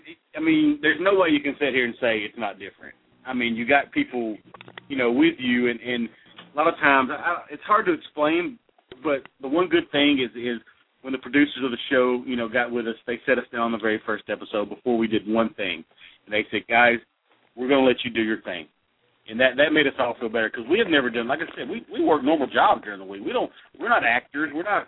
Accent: Alabama, United States; I'm from right outside of Huntsville in the county. I'm from Madison County, so.

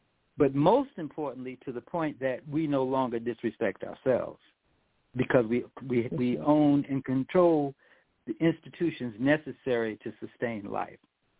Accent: New York City, New York, United States; growing up in New York City, and many of us who grew up in integrated communities or grew up around Jewish people, you never heard the word kike mentioned.

